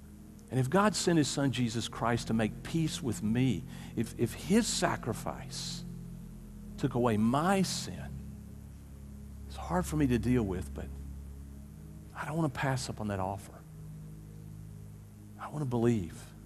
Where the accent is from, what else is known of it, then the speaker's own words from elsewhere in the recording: Easley, South Carolina, United States; You know, I grew up in Easley, 6,000 people, you know, and I'm educated.